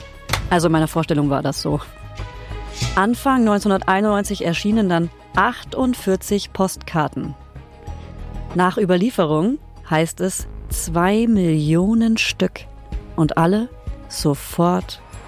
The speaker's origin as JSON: {"language": "German", "region": "Bavaria", "country": "Germany", "said": "Ich komme aus Franken."}